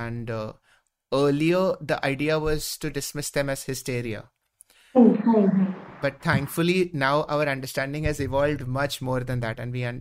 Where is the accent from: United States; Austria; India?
India; Mumbai, Maharashtra; I'm from Mumbai.